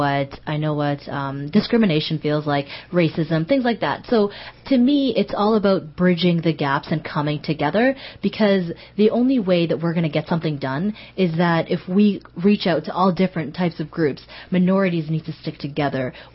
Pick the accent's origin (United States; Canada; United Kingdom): Canada; born there; my parents are not from Canada. Like, my parents are from Somalia, but I'm born in Canada, so I consider myself Canadian.